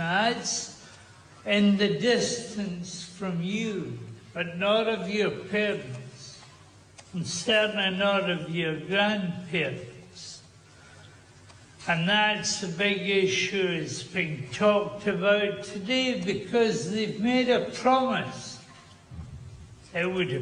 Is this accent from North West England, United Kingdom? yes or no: no; Scotland, United Kingdom; I, as a Scot, led for 4 years.